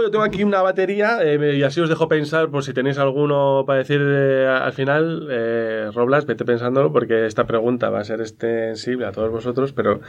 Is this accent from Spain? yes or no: yes; Bilbao, Basque Country, Spain; porque soy de Bilbao.